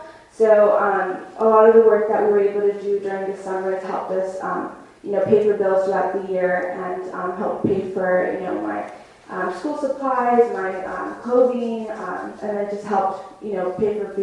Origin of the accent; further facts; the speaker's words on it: Salem, Oregon, United States; So we settled in Oregon after that, and I called Oregon my home after that. I grew up in Salem.